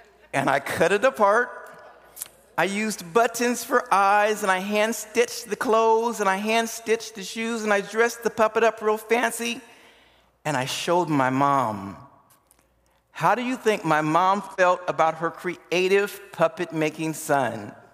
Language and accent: English; Des Moines, Iowa, United States; moved away as an adult; now in Austin, United States; I grew up in Des Moines, Iowa, the hog and corn capital of the world.